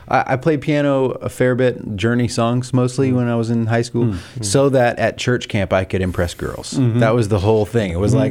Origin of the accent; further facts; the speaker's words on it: Southern United States, United States; So I grew up in the South in a small town, one of four kids